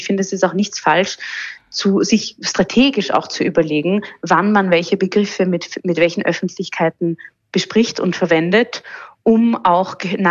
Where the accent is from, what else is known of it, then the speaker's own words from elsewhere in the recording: Vienna, Austria; ich bin zum Beispiel jüdisch in Wien aufgewachsen